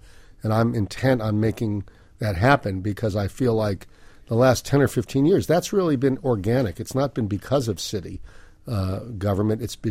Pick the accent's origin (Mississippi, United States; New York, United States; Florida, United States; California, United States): Florida, United States; Miami Beach; I grew up in Miami Beach. I was born there. So I've seen it for more than half a century.